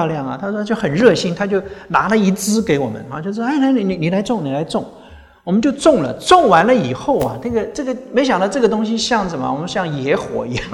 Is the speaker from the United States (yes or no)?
yes; United States; 我们美国人喜欢说 I love you, I love you 啊